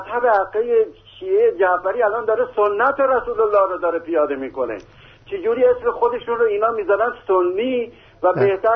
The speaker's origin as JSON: {"language": "Persian", "town": "Shiraz", "region": "Fars", "country": "Iran", "said": "از شیراز هستم."}